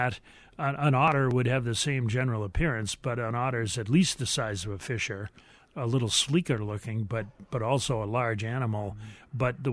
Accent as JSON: {"language": "English", "region": "New England", "country": "United States", "moved": "as an adult", "lives_now": "Wisconsin, United States", "said": "When I came out to Wisconsin from New England for graduate school in the 1970s"}